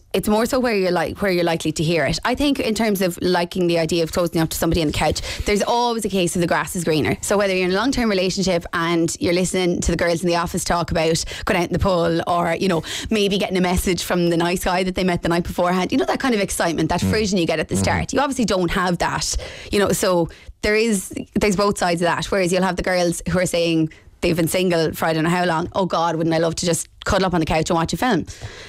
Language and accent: English; Lissycasey, Munster, Ireland